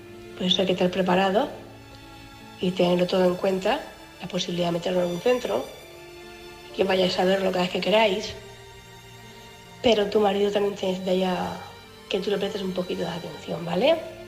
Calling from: Cartagena, Region of Murcia, Spain; corresponsal de Cartagena

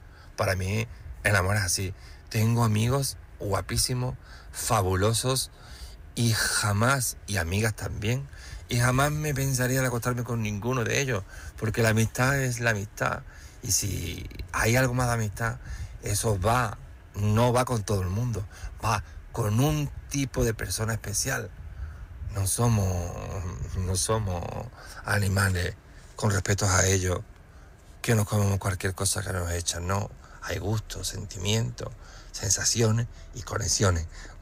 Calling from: Seville, Andalusia, Spain; de Sevilla y llamo para apoyar a María esta noche

